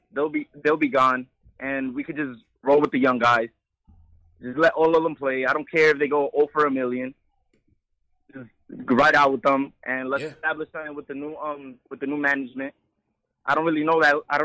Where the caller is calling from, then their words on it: Bronx, New York, United States; from the Bronx.